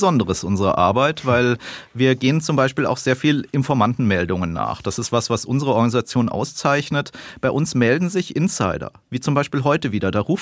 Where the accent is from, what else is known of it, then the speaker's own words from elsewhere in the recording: Bavaria, Germany; Ich bin im Chiemgau aufgewachsen, also wirklich so tiefstes Oberbayern.